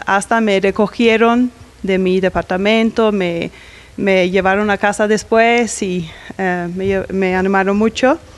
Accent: Faroe Islands; Yo soy de las Islas Feroe. Está ahí en Europa, Escandinavia.

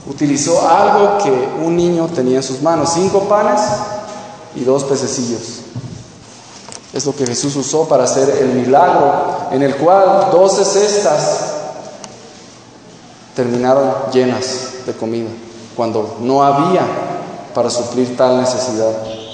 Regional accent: Mexico; Yo creo que para nosotros, y lo digo siendo mexicano, yo creo que para nosotros como mexicanos es muy importante

